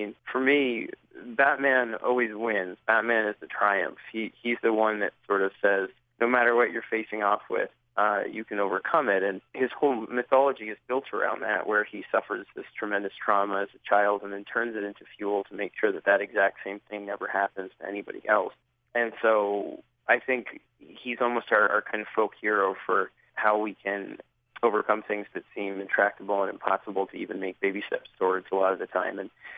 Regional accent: New York City, New York, United States; I mean, growing up in New York City in the 80s, he was the character who really sort of popped off the page

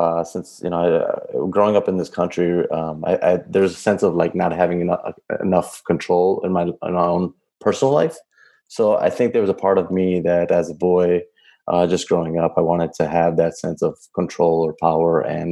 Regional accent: Milwaukee, Wisconsin, United States; I'm from Milwaukee, I'm familiar with Milwaukee. I've lived in every part of Milwaukee, so it's not that I'm not familiar with it.

